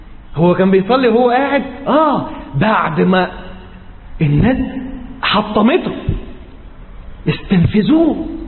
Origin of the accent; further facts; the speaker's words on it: Egypt; ولكن بيقولوا عندنا في مصر يعني كده